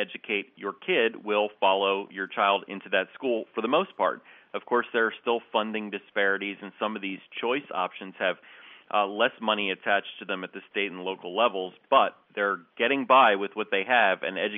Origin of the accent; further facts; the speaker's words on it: New Jersey, United States; I grew up in New Jersey. I went to a school, public high school in New Jersey and elementary school, so I'm a Jersey native.